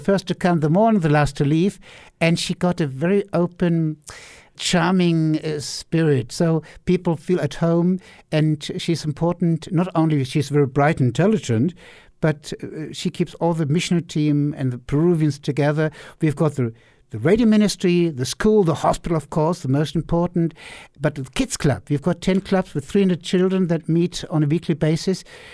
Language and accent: English; Wiesbaden, Hesse, Germany; And then it happened the 16th of February 2005 in Wiesbaden, my hometown